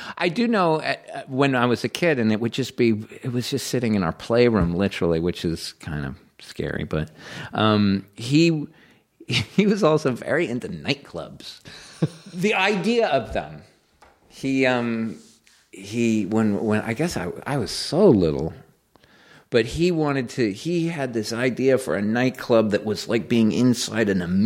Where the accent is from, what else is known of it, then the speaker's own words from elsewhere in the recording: Greenwich, Connecticut, United States; And it's still the house we grew up in Greenwich, Connecticut.